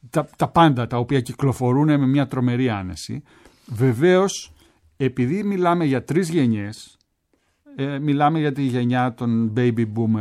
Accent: Athens, Attica, Greece; also born or lived in Crete; Φυσικά ούτε ως υπηρώτης, επειδή η θετή μου γονείς ήταν υπηρωτικής καταγωγής, και φυσικά ούτε ως Αθηναίος γενικός, επειδή έζησα όλη μου τη ζωή στην Αθήνα. Προσδιορίζομαι ως Κυψελιώτης.

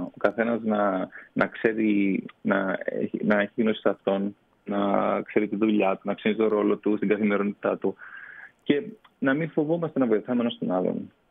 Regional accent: Cyprus; born there; Κοιτάξτε, πρώτον είμαι Έλληνας, γεννήθηκα στην Κύπρο.

